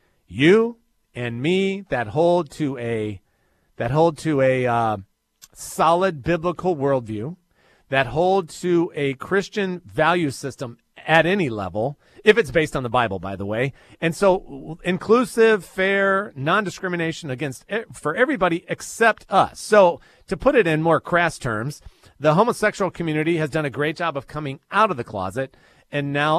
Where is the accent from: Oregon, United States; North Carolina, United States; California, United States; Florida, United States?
North Carolina, United States; They were going to do a new global operations center in Charlotte, North Carolina, here in my home state.